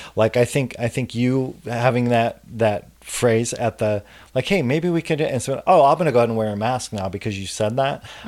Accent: Salem, Oregon, United States; And being, you know, growing up in the Salem, Portland area, half of my upbringing, I, you know, have an affinity for that community.

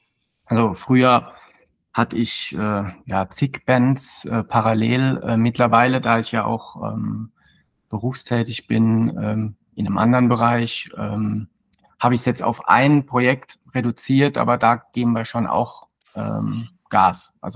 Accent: Rhineland-Palatinate, Germany; accent: Palatinate; Und ich komme aus der schönen Pfalz in Südwestdeutschland, wie man wahrscheinlich unschwer an meinem Akzent erkennen wird.

